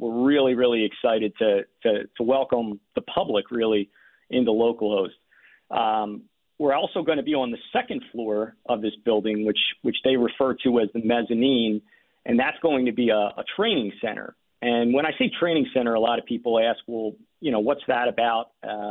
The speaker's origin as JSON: {"language": "English", "town": "Philadelphia", "region": "Pennsylvania", "country": "United States", "tie": "born or raised there", "said": "And we're just so happy to, you know, be born and bred in Philly and keep our headquarters here."}